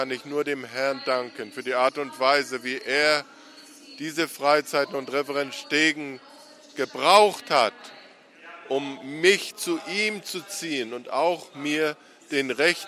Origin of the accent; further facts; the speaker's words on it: KwaZulu-Natal, South Africa; Und ich bin hier auf der Mission Kwasi Sabantu aufgewachsen.